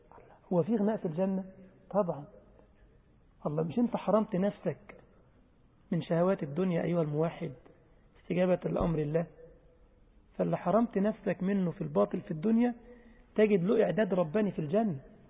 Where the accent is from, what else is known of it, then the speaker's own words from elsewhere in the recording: Egypt; ما هو عندنا في مصر بيقولوا على الميه الخمره